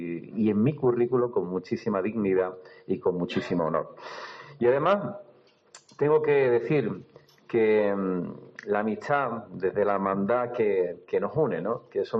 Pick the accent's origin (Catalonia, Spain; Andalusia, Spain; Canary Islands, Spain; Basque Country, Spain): Catalonia, Spain; Barcelona; born there; Yo nací en Barcelona, y nací en Barcelona como consecuencia de esos flujos migratorios de los años 60 y 70